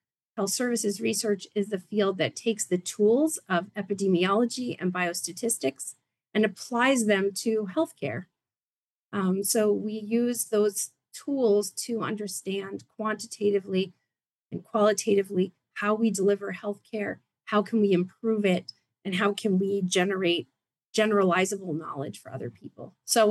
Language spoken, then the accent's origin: English; New York, United States; So I'm from New York and wanted to be here